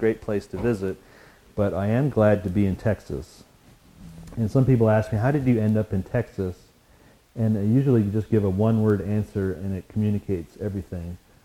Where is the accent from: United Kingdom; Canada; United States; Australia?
Canada; Montreal, Quebec; I'm originally from Montreal.